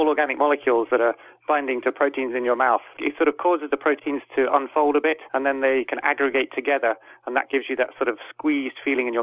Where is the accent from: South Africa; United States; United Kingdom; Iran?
United Kingdom; now in Denmark; Actually, I've moved around a lot. I'm British, but I'm living in Denmark now, working at the university.